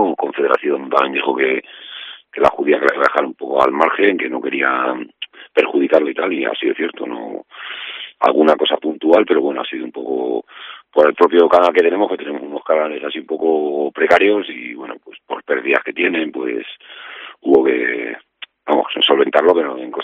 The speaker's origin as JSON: {"language": "Spanish", "town": "El Losar del Barco", "region": "Castile and León", "country": "Spain", "said": "yo concretamente hablo por mi zona, mi pueblo"}